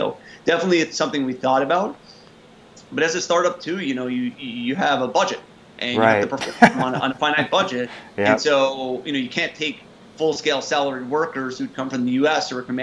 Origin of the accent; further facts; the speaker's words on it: New York, United States; I'm a New Yorker by background, a little bit more assertive, you might say.